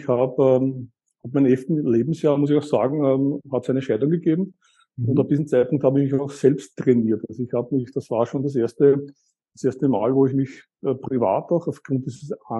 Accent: Eastern Austria, Austria; Ich komme aus Österreich, aus Ostösterreich. Ich bin in Ostösterreich aufgewachsen.

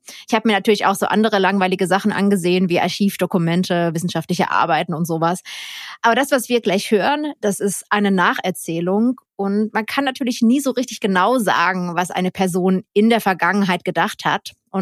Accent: Saxony, Germany; allerdings bin ich etwas südlicher geboren als du. Ich komme nämlich aus dem Erzgebirge und ich weiß nicht, ob du das wusstest, aber diese Region, die nennt man auch das Tal der Ahnungslosen. Da konnte man nämlich kein Westfernsehen empfangen.

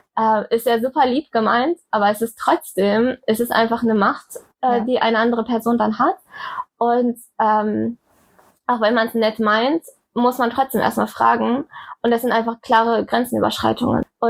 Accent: Kiel, Schleswig-Holstein, Germany; Also ich komme ja aus Kiel, ne?

